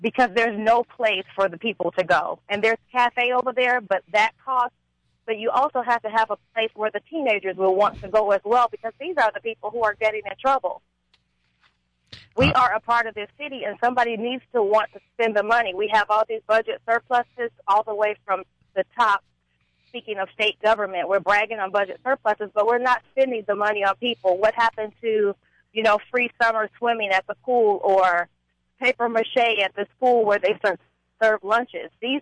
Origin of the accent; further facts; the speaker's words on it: Gary, Indiana, United States; I remember when I was growing up in Gary more than 20 years ago